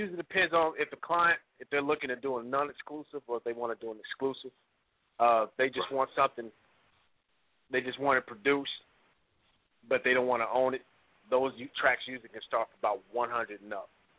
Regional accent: Illinois, United States; now in Minneapolis, United States; Yeah, I'm originally from Illinois

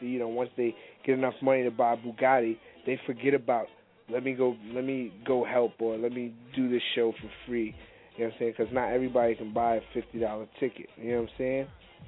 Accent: New York, United States; I'll do it for free because I'm from New York, and I have family that was affected by this. We were all affected by this as New Yorkers

